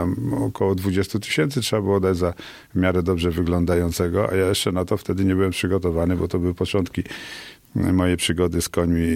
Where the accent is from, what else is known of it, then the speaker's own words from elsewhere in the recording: Warsaw, Masovian Voivodeship, Poland; ja wychowałem się na Służewcu, przystanek tramwajowy od Służewca.